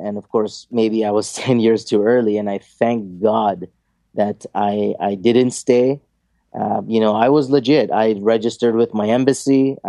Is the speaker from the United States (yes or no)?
no; Canada; Here I was from Canada.